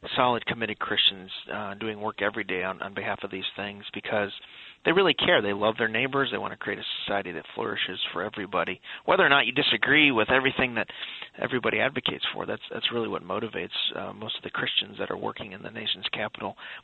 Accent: Illinois, United States; Henry Hyde, who's from Illinois, my home state

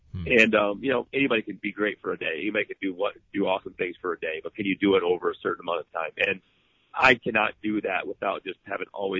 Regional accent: South Dakota, United States; growing up in South Dakota, playing nine-man football, graduating with 26 kids in my class

